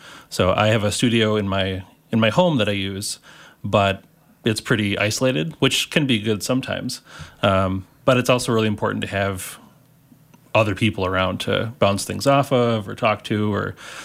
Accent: Stillwater, Minnesota, United States; I grew up in Stillwater and then went to Northfield for college and then back to the Twin Cities.

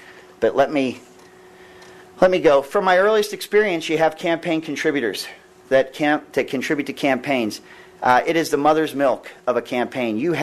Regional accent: Pittsburgh, Pennsylvania, United States; 1988, I was from Pittsburgh, Pennsylvania

